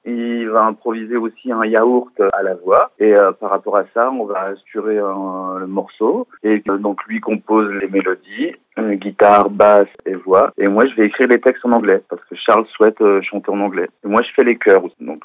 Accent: Corbelin, Auvergne-Rhône-Alpes, France; On vient de Corbelin

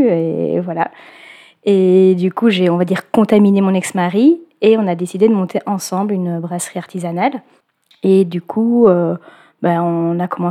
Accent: Belgium; moved away as an adult; now in France; Moi, je suis belge. J'ai fait des études en Belgique. Et la sortie de mes études, étant déjà en couple avec un Isérois de Charavine, je me suis installée à Saint-Jean-en-Valdaine. Et donc ça, c'était en 2006.

